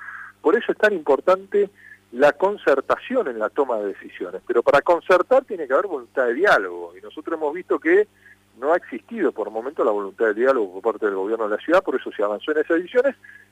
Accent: Argentina

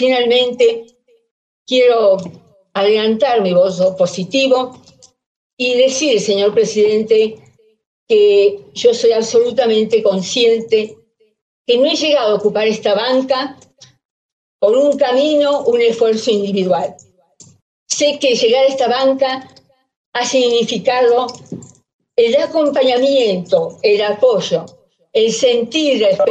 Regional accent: Argentina; que nos trasciende como argentinos

